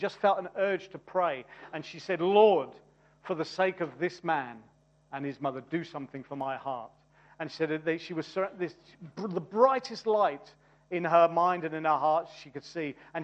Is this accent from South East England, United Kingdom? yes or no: yes; South East England, United Kingdom; People say, where are you from? Where are you from originally? Say, Surrey. They say, where are you from? Surrey.